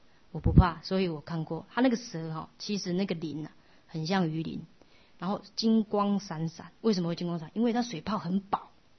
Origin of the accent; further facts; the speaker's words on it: Taiwan; 一直到我们从台湾来，都连看都不要看